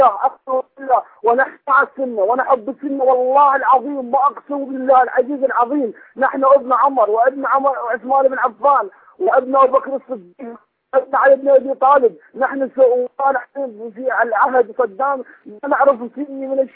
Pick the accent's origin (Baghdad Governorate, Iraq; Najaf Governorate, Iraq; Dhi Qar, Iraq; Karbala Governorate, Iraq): Karbala Governorate, Iraq; Karbala; وانا من كربلاء اقسم بالله شيعي ابن شيعي.